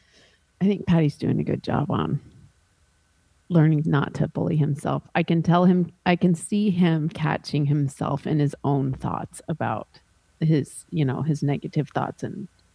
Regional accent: Salt Lake City, Utah, United States; So I grew up in Salt Lake City. When I went to elementary school in Salt Lake City, and then we started moving. But it's a primarily Mormon community, and I'm not Mormon.

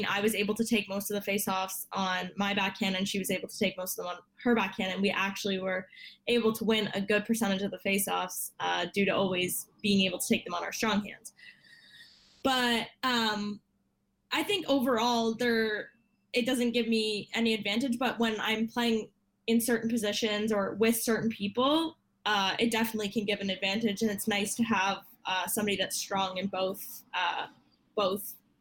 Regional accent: Canada; Being Canadian, I think we were born with skates on a lot of the time.

